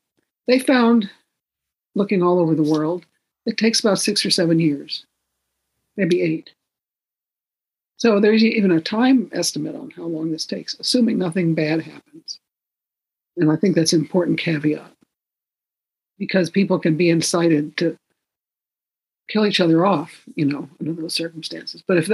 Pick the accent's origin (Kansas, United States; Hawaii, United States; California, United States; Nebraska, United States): Hawaii, United States; And Hawaii is the same way, you know. We're all Hawaiian. Aloha.